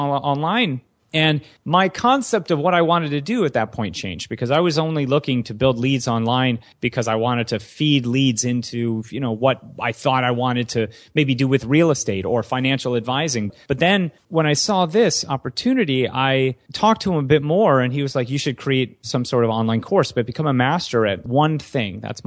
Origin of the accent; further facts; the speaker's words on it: Michigan, United States; She's from Iowa. I'm from Michigan. We both came out here for acting.